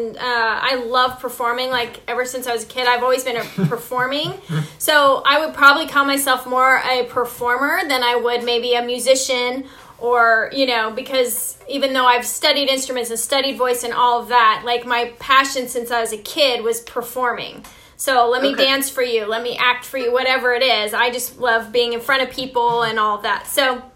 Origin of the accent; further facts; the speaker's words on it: Albuquerque, New Mexico, United States; also born or lived in Houston, Texas; I grew up in New Mexico and Texas, and we kind of went, our family moved back and forth, so I feel like I grew up in both parts of the country, and Albuquerque and Houston, to be specific.